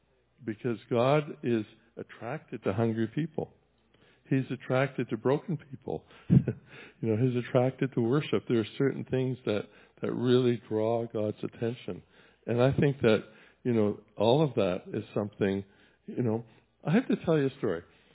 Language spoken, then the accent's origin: English; Canada; In Canada, we sort of hide our racism, but the idea was in my hometown, anybody of color had to be out by sunset.